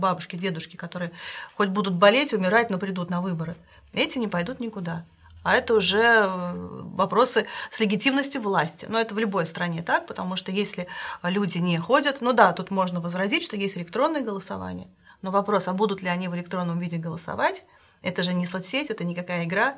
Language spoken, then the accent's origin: Russian; Kazan, Tatarstan, Russia; Я из Казани, да. Мама 4 детей.